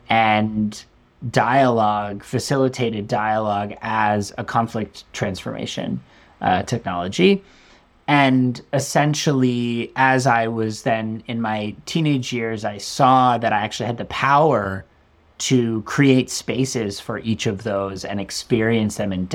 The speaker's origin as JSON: {"language": "English", "town": "Washington", "region": "District of Columbia", "country": "United States", "said": "I am from Washington, D.C., and grew up in the U.S."}